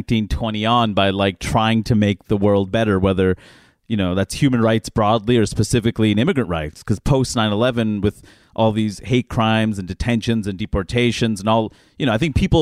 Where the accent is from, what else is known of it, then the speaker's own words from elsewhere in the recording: New York, United States; And I'm a New Yorker, so that's scary.